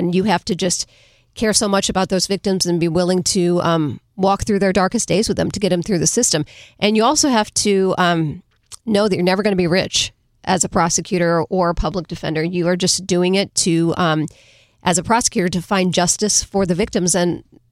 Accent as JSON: {"language": "English", "town": "St. Louis", "region": "Missouri", "country": "United States", "tie": "born or raised there", "said": "Prior to that, I grew up in St. Louis."}